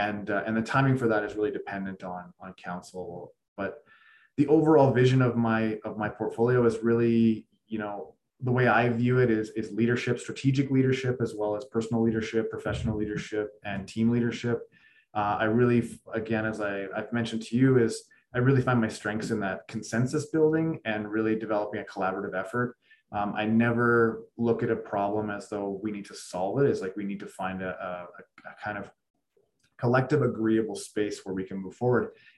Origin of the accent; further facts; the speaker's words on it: Carstairs, Alberta, Canada; I grew up in Carstairs, Calgary area, playing any possible sport that I could.